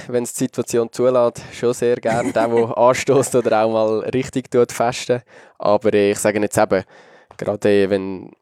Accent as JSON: {"language": "German", "country": "Switzerland", "said": "Ja, jetzt als Schweizer"}